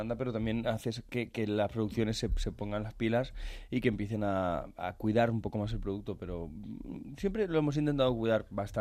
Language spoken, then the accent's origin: Spanish; Barcelona, Catalonia, Spain; moved away; soy de Barcelona, pero llevo aquí ya como 18 años, si no recuerdo mal. Así que ya es mi primera casa prácticamente.